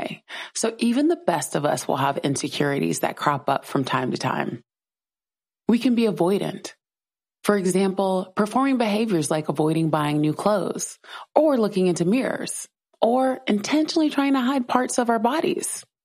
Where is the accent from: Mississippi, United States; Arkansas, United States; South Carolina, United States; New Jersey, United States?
South Carolina, United States; And I grew up in South Carolina, y'all.